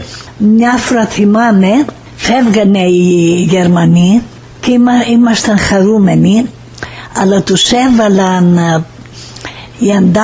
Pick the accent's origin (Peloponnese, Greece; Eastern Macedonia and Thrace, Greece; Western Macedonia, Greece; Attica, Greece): Western Macedonia, Greece; Kastoria; Βρισκόμουν στην πατρίδα μου, την Καστοριά.